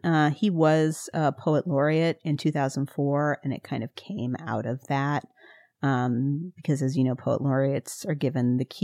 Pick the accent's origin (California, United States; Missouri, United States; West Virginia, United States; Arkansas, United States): Missouri, United States; I mean, I'm from Missouri. You know, I don't have a lot to stand on. Like, I'm from another state that people probably don't know a lot about.